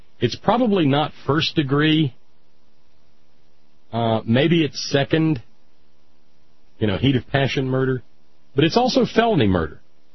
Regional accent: Alabama, United States; when I was a little kid growing up in Alabama, Stan, we weren't being punished, and neighbor mamas came out

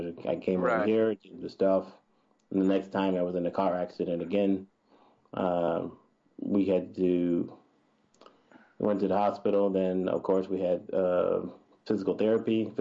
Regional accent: United States; now in Germany; Yeah, I'm from the States, but I just decided to leave the system while I was in the States.

